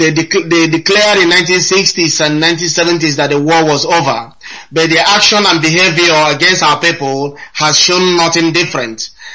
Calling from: New Zealand; I'm calling from New Zealand

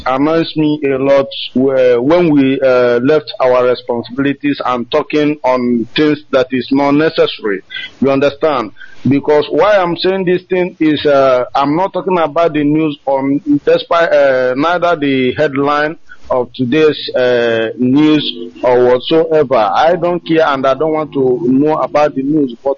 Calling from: Dakar, Senegal; I'm calling from Dakar, Senegal.

